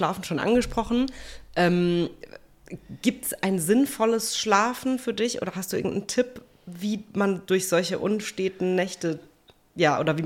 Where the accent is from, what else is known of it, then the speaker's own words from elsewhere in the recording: Rüsselsheim, Hesse, Germany; ich bin super neugierig, was die Leute in meiner Heimatstadt Rüsselsheim so machen.